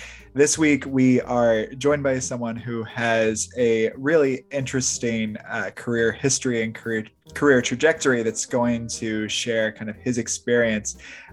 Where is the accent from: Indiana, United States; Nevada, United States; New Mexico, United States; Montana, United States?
Indiana, United States; I'm originally from Indiana. I got as far north as Milwaukee.